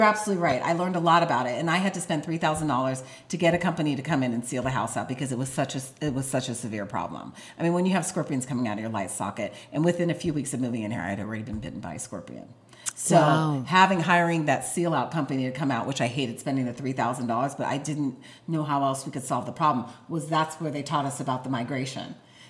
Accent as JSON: {"language": "English", "region": "New York", "country": "United States", "tie": "born there", "moved": "yes", "said": "So I've lived here most of my life. I was born in New York, but this is my life here."}